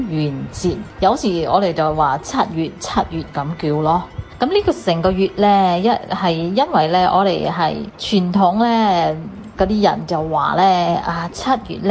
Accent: Singapore; 我在香港的哥哥姐姐你们好，我是新加坡的

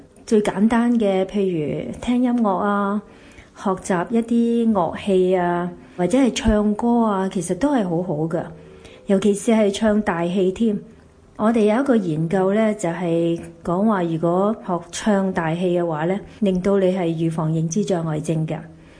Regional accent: Hong Kong; 我是来自香港的

